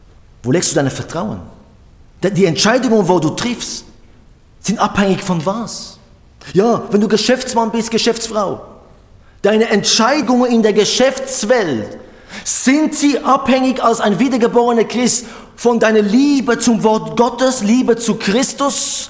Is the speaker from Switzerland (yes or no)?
yes; Switzerland; bei uns in der Schweiz ist das ein Thema, ja. Land der Banker. Das heißt nicht, dass wir geldgierig sind